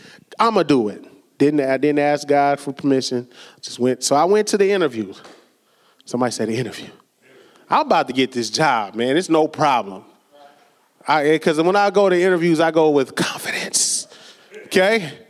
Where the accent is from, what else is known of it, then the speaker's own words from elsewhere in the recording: Rainier Beach, Washington, United States; I grew up in Rainier Beach, right?